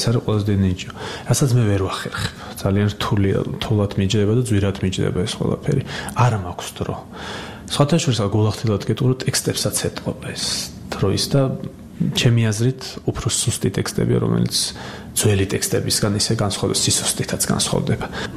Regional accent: Abkhazia, Georgia; moved away; ეს არის აფხაზეთის თემა, ჩემი ბავშვობის თემაა ეს

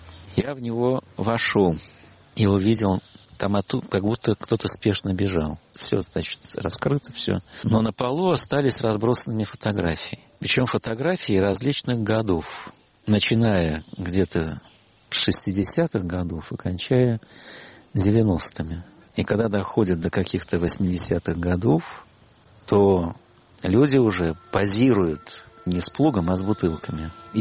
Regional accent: Saint Petersburg, Russia; а сам я из Питера, и вот это такая точка пересечения оказалась. Я как-то ощущаю себя все-таки петербургским человеком, живущим в деревне.

